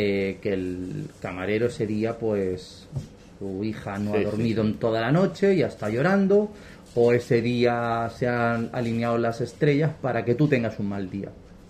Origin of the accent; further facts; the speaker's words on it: Sabadell, Catalonia, Spain; bajaron, yo soy de Sabadell, bajaron de Sabadell a ver